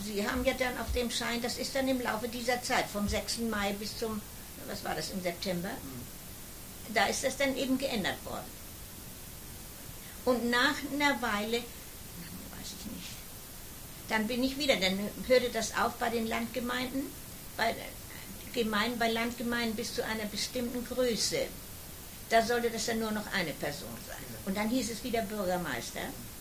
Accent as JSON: {"language": "German", "town": "Malente", "region": "Schleswig-Holstein", "country": "Germany", "moved": "as an adult", "lives_now": "Rehlhaus, Germany", "said": "Ich stamme aus Malente-Kremsmühl, also aus dem Ortsteil Kremsmühl."}